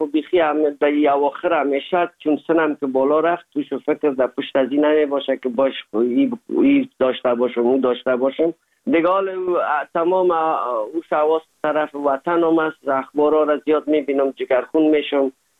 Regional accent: Afghanistan; now in Hamburg, Germany; زمانی که ما از افغانستان آمدیم

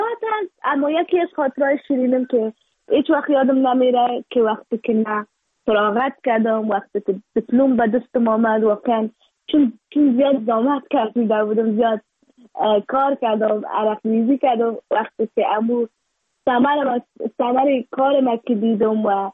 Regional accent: Afghanistan

